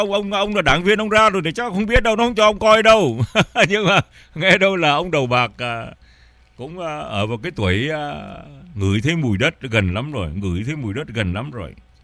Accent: Northern Vietnam, Vietnam; Tôi với ông là người Bắc Kỳ, tôi vẫn nói tiếng Bắc Kỳ với ông.

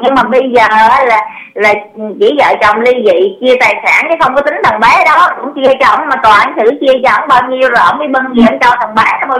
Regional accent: Quang Nam, Vietnam; Đúng rồi, tôi người Quảng Nam.

